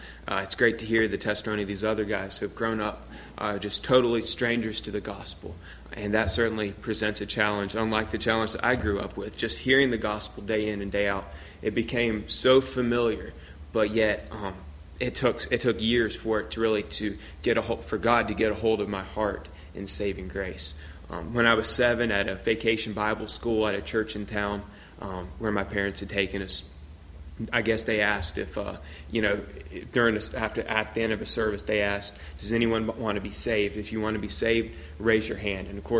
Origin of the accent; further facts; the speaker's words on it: Trinity, Alabama, United States; I'm from Trinity, Alabama